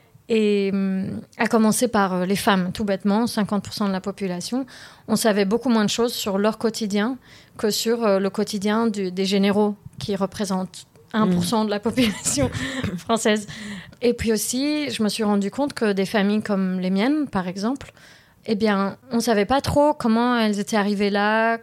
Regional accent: Paris, Île-de-France, France; born there; also born or lived in London, United Kingdom; Je suis née à Paris, d'un papa qui est libanais et syrien, et d'une maman qui est française. Ensuite, on a pas mal vécu près de Londres. Ensuite, je suis revenue en France dans mon adolescence.

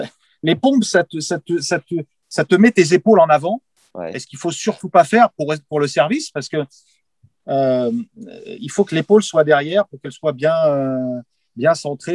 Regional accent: Paris, Île-de-France, France; born there; je suis né dans le Marais, donc. Dans le centre de Paris, donc pour faire du sport, c'est compliqué.

